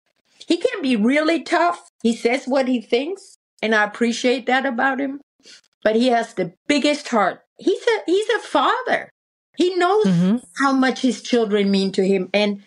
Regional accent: Germany; I get called Nazi because I'm from Germany.

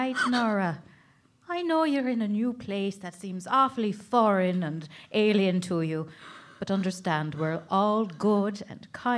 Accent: Cork, Munster, Ireland; moved away; Well, I'm from Cork myself. It's so good to hear another Irish voice inside these walls again. I haven't returned there for more than 15 years now.

